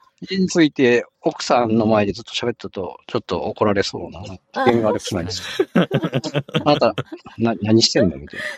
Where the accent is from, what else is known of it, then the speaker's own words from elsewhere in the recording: Toyohashi, Aichi, Japan; born there; 僕は結局、豊橋なんで、豊橋生まれなんで